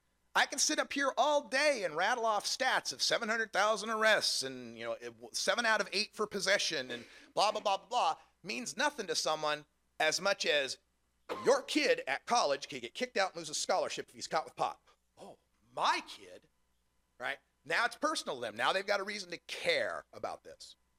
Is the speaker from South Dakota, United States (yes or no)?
no; Idaho, United States; I'm originally from Idaho, where we have 2 strains. Got some and don't. That's it, 2 strains. Very red state. In fact, I'm from the conservative county in Idaho.